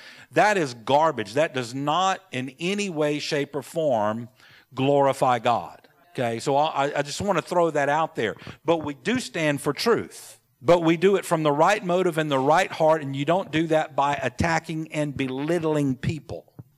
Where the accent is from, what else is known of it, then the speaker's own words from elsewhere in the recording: United States; As an American, we have the right to vote and do all those things.